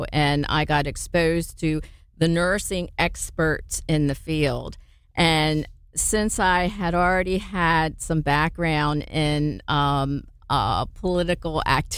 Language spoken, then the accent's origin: English; Maryland, United States; And since I grew up in Maryland, my father was also a history teacher.